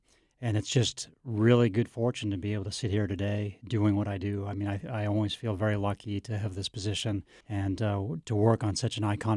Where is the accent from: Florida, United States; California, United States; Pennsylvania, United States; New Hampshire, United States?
New Hampshire, United States; No, I grew up in New Hampshire and always loved wildlife since I was a little kid, of course.